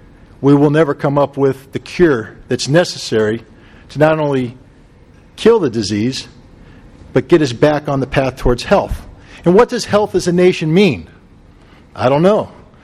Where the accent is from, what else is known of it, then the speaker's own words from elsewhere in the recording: Del Mar, California, United States; in my hometown of Del Mar